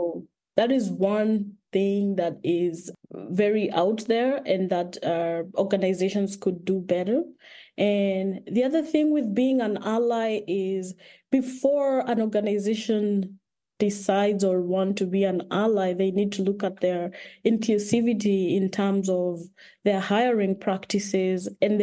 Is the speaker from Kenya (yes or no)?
yes; Nairobi, Kenya; I grew up in Nairobi. I grew up in the city, but we used to visit rural, like my grandmother's place in rural central Kenya.